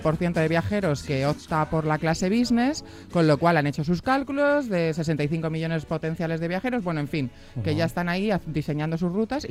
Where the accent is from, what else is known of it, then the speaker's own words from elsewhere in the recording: Sigüenza, Castilla-La Mancha, Spain; Yo por mi pueblo lo que haga falta. Como todos sabéis, efectivamente, soy de Sigüenza